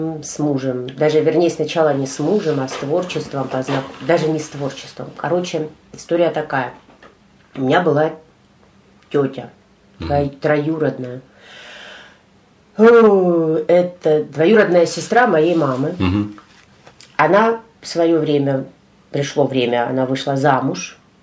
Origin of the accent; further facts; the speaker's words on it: Kharkiv, Kharkiv Oblast, Ukraine; born there; я родилась в Харькове.